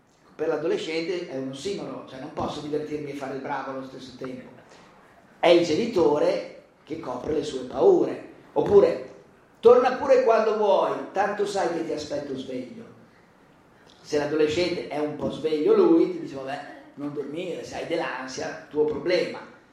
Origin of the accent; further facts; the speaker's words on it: Bologna, Emilia-Romagna, Italy; io sono di Bologna, in casa mia i tortellini si fanno così